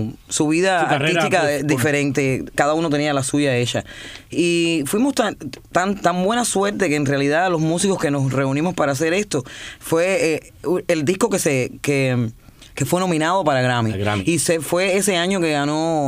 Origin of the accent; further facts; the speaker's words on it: Cuba; yo crecí en Cuba sin teléfono. Y sin carro